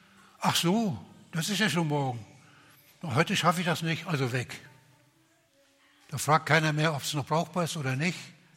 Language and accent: German; Brandenburg, Germany; Bei uns in der Prignitz waren die Hocken, das waren so 20 Garben, die aufgestellt wurden, 9 in jeder Reihe und an jeder Seite eine als Abschluss.